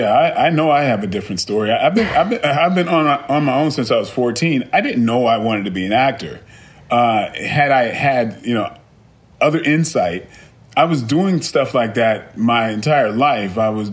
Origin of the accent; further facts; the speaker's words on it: Brooklyn, New York, United States; I mean, I grew up in a tough environment. I was originally from Brooklyn.